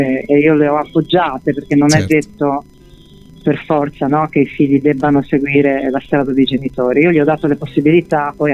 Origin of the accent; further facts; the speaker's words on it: Trieste, Friuli-Venezia Giulia, Italy; born there; Io sono nata a Trieste, una città che è in Italia. Molti pensano sia in Jugoslavia, invece Trieste è italiana.